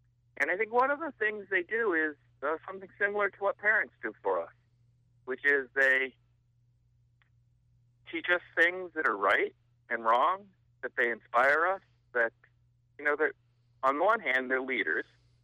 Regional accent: Westchester, New York, United States; I'm from Westchester and had met Pete, too, when I was little.

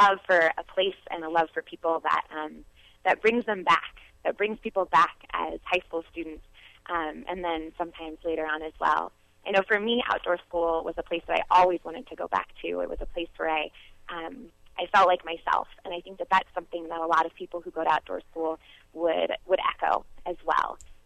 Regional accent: Oregon, United States; And where I grew up in Multnomah County, I went to outdoor school as a sixth grader.

